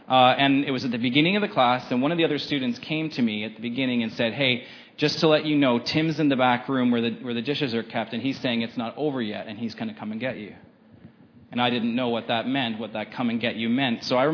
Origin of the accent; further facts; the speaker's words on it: Renfrew, Ontario, Canada; while there were nerves about leaving home, I was from Renfrew, so moving to the big city of Ottawa for the first time was kind of scary